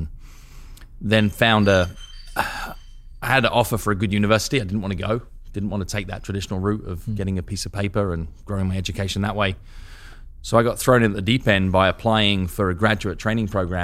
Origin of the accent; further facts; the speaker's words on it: London, United Kingdom; now in New York City, United States; I'm not from New York City. No, I grew up on the outskirts of London.